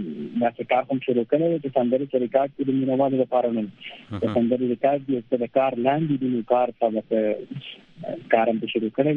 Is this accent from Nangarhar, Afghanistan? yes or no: yes; Nangarhar, Afghanistan; born there; زه په ننګرهار کې پیدا شوی یم